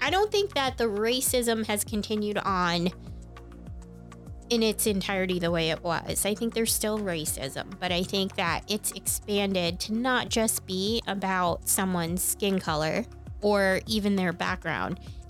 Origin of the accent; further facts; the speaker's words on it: Northeast, United States; You don't realize, growing up in the Northeast, that this isn't just in the history books.